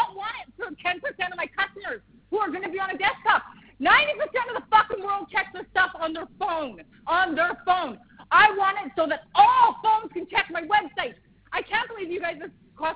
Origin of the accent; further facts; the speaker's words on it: Canada; I'm Canadian